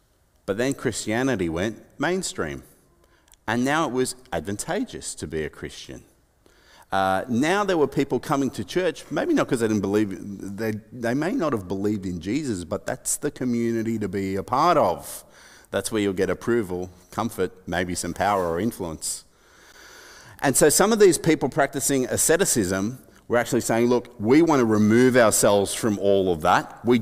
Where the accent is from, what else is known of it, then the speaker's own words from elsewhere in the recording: Sydney, New South Wales, Australia; born there; Sydney, the women's hospital. It was really great for having babies at the time in Australia